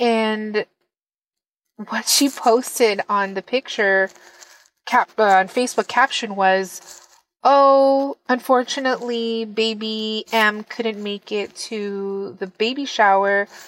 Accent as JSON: {"language": "English", "town": "South San Francisco", "region": "California", "country": "United States", "said": "I'm from South San Francisco, California."}